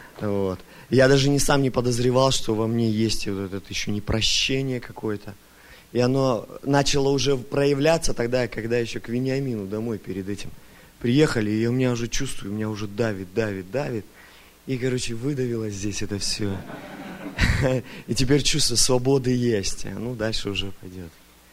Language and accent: Russian; Dalnegorsk, Primorsky Krai, Russia; я из России, Приморский край, город Дальнегорск.